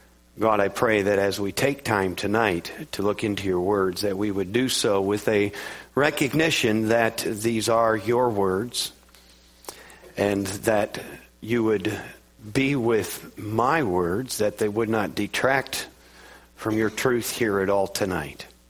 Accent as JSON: {"language": "English", "region": "Michigan", "country": "United States", "tie": "born or raised there", "said": "I recall going to the Henry Ford Museum in Detroit when I was a kid growing up in Michigan."}